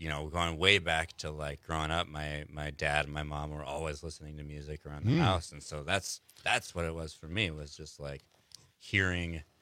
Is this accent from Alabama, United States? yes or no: no; Cortez, Colorado, United States; moved away as an adult; I grew up. I'm from Colorado. I grew up in Cortez, Colorado. Cortez, moved out here for school.